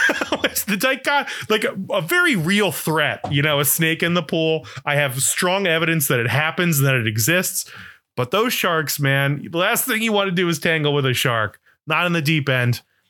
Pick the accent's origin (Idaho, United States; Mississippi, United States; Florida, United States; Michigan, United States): Florida, United States; Because I grew up in Florida and like we would get snakes in the pool frequently.